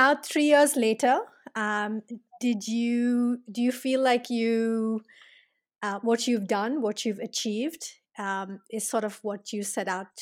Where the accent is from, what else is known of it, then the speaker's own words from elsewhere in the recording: India; seeing somebody kind of do something to, you know, with the intention of bettering the country you're from is very, very rewarding.